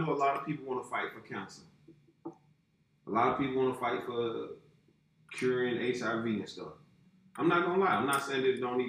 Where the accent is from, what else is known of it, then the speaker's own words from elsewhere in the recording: Southern United States, United States; growing up in the South. And I've always grown up around so-called plus-size women.